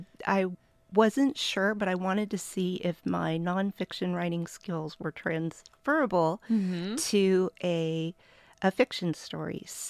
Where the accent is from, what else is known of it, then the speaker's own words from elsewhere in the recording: California, United States; because I grew up in California